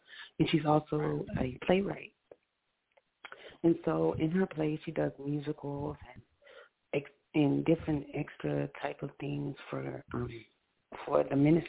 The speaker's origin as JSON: {"language": "English", "town": "Houston", "region": "Texas", "country": "United States", "said": "I'm from Houston, Texas."}